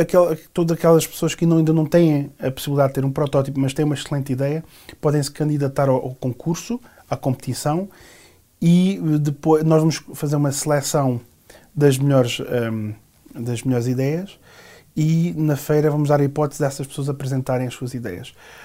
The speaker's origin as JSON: {"language": "Portuguese", "country": "Portugal", "moved": "as an adult", "lives_now": "Brazil", "said": "Venho de Portugal."}